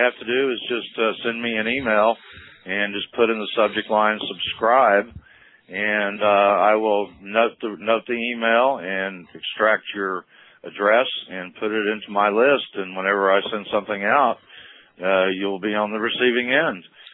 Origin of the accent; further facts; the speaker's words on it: Texas, United States; I'm not sure I'm saying that correct, but I'm from Texas, so I have an excuse.